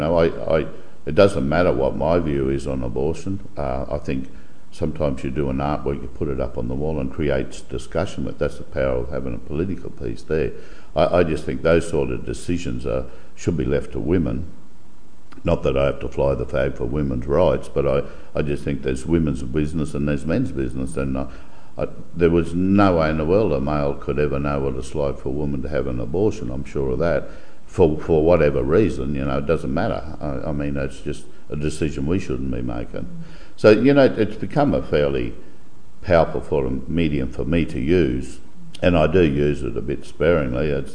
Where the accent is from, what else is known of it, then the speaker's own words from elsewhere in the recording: Queensland, Australia; But I think the one thing that does bind us all together is we're all blackfellas and we're all from Queensland.